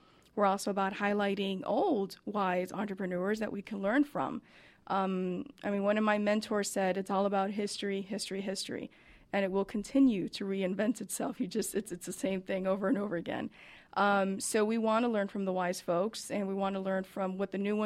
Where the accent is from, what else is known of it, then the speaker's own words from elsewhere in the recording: Miami, Florida, United States; And I came back 2 weeks ago from Miami. Woohoo! My home state, my home